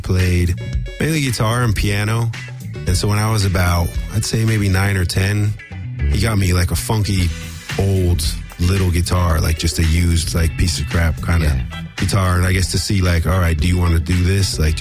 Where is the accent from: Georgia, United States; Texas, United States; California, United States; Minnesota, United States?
California, United States; Sun Valley; also born or lived in Panorama City; I was born in Panorama City, if anybody knows where that is. Then Sun Valley.